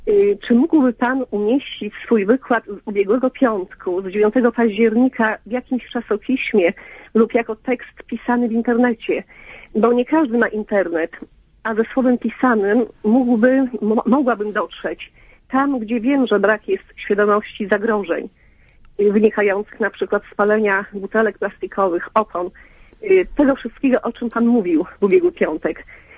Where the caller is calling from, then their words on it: Białystok, Podlaskie Voivodeship, Poland; z Białegostoku.